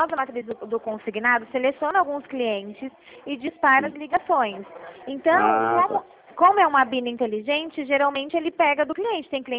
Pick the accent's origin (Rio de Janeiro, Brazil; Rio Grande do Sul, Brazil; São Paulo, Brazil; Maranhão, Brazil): São Paulo, Brazil; eu sou do estado de São Paulo